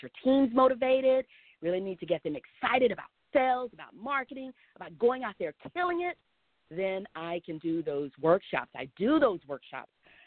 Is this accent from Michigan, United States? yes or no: no; Texas, United States; now in Phoenix, United States; I am originally from Texas. I now live in Arizona. My husband and I have been out here since 2009. And we live in the Phoenix area with our toddler son.